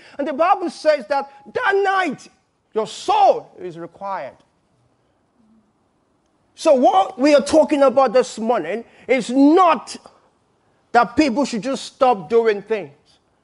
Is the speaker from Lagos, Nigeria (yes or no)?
yes; Lagos, Nigeria; You know, I grew up in Lagos, one of the most beautiful places.